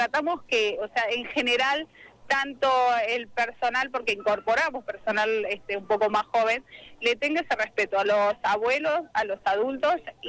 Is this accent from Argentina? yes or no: yes; Tucumán, Argentina; nosotros somos del interior de Tucumán, entonces es como que venimos con un respeto bastante enorme, ya sea también por la época que nosotros nacimos y nos criamos